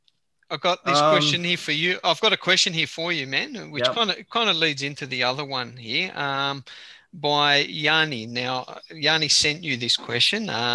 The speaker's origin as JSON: {"language": "English", "country": "Australia", "said": "So we're two Aussie Greeks. We love our rugby league and he follows a team that I can't stand."}